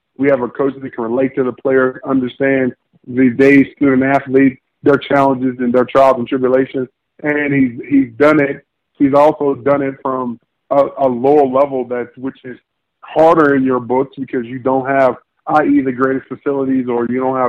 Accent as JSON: {"language": "English", "region": "Virginia", "country": "United States", "said": "and I'm from Virginia, so that's the southern"}